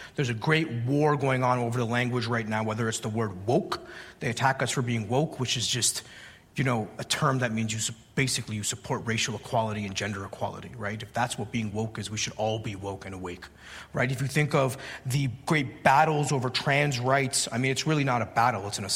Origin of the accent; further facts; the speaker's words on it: Canada; I mean, I think the welfare state where I grew up in Canada was interesting